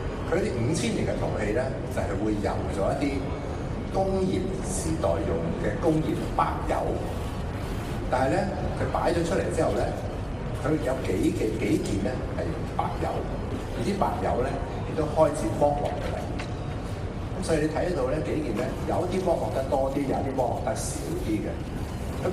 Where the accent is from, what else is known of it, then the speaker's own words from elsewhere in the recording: Hong Kong; 我哋香港人真係創意無限啦